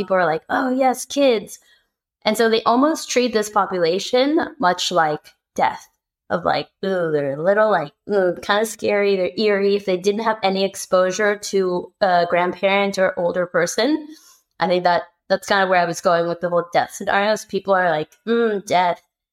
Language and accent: English; California, United States; being from the US, being Californian, so American, Mexican American